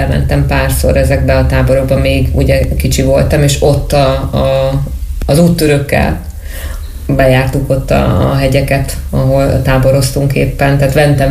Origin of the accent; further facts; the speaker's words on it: Great Hungarian Plain, Hungary; ugye az Alföldön nőttem fel, tehát ott viszonylag kevés a hegy